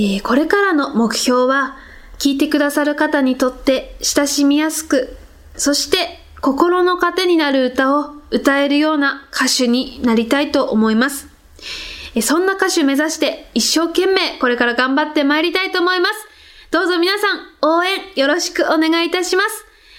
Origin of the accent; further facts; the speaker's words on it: Fukushima, Japan; この曲は私のふるさと福島を舞台にして